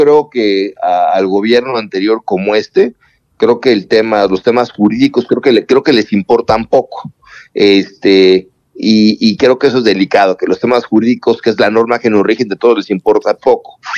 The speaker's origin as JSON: {"language": "Spanish", "country": "Mexico", "said": "los que estamos pagando los platos rotos somos todos los mexicanos."}